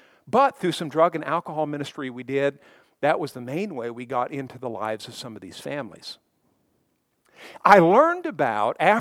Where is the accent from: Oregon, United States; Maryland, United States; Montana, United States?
Montana, United States; She grew up in Bakersfield. I grew up in Montana. Neither of us had ever lived in Oklahoma.